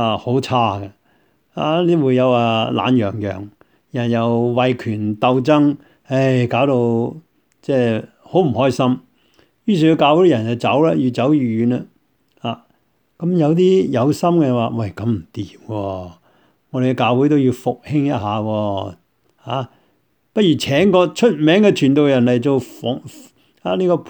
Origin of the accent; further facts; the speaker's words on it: Guangdong, China; 好像我们广东人所说周日清的